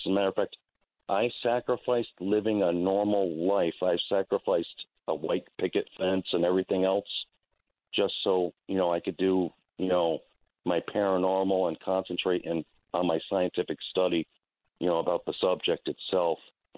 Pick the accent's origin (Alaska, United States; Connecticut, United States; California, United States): Connecticut, United States; Norwalk; I was born in Norwalk, Connecticut, so I'm an old school Norwalk type of guy.